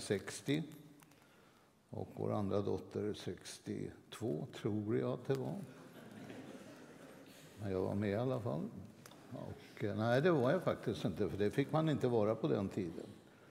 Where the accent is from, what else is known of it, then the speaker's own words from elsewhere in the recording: Stockholm, Stockholm County, Sweden; now in Skåne, Sweden; Vilken förmån för mig som utflyttad stockholmare till Skåne att få lyssna på den här fantastiska kören.